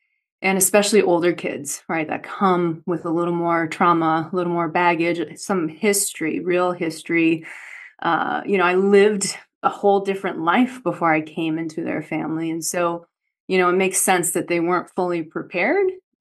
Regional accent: Midwest, United States; born or raised there; also born or lived in South Korea

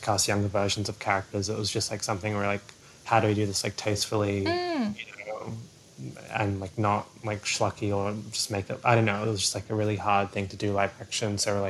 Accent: Adelaide, South Australia, Australia; especially like growing up in Adelaide as well, like it's not like the smallest town

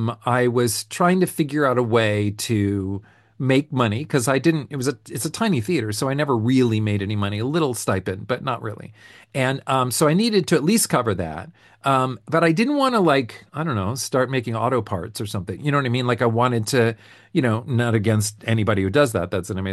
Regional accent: California, United States; I'm from California.

